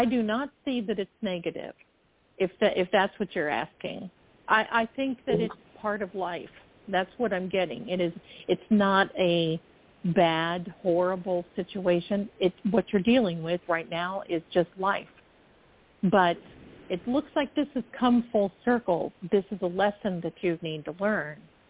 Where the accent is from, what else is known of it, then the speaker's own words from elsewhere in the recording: Ashland, Ohio, United States; Yeah, that's my hometown. That's